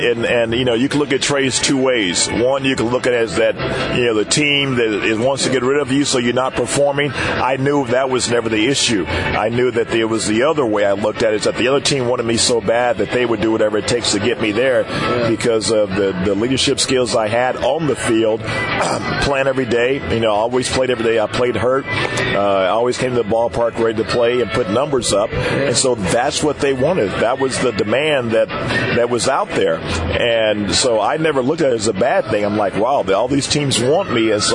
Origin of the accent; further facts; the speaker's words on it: Oklahoma City, Oklahoma, United States; And I was in my hometown, Oklahoma City.